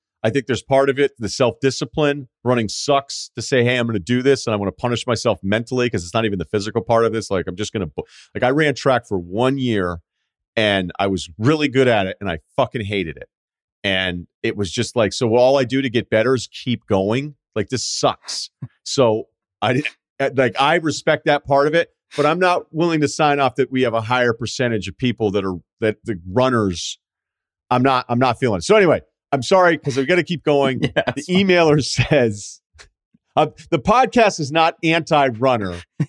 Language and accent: English; New England, United States; Use it because I'm from New England.